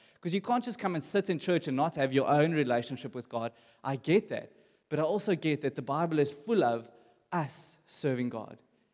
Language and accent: English; Johannesburg, Gauteng, South Africa; I'm from Joburg side.